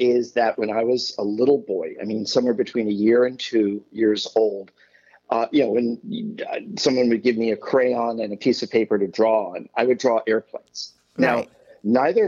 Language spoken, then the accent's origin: English; New York City, New York, United States; I would go up and down, growing up in New York, I would go up and down Fifth Avenue and Madison Avenue where the airlines had their ticket offices right.